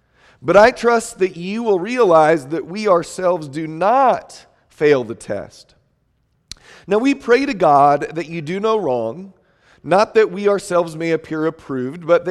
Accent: San Diego, California, United States; We grew up in San Diego, but across town, and so we never really got to be good friends when we were young, though we knew each other.

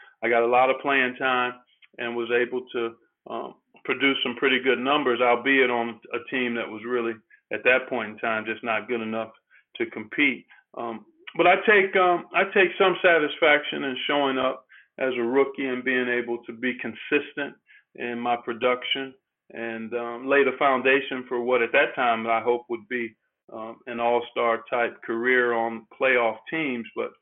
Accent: Cleveland, Ohio, United States; Growing up in Cleveland, once I got to high school, a lot of the Cavaliers hung around and played pickup basketball during the summer

